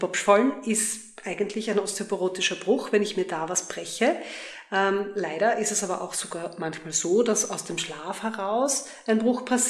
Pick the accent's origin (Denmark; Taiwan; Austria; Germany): Austria; Graz, Styria; Ja, willkommen auch von meiner Seite hier in meiner Heimatstadt in Graz.